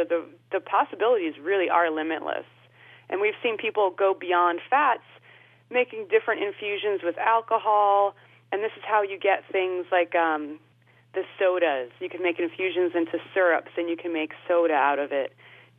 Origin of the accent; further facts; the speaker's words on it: Cleveland, Ohio, United States; it was interesting growing up in Cleveland, and we just didn't have the access to the incredible produce that you have in some other parts of the country.